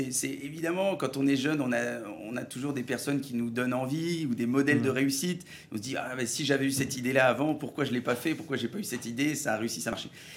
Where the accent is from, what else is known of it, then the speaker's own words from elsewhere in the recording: Centre-Val de Loire, France; Alors moi, je viens du Berry. Je suis berrichon, solognot, plutôt berrichon, mais voilà, au centre de la France.